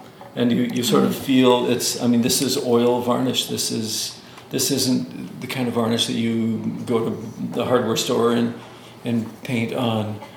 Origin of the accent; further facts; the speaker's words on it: Utah, United States; I started the violin, I guess, when I was in the sixth grade. I grew up in Utah.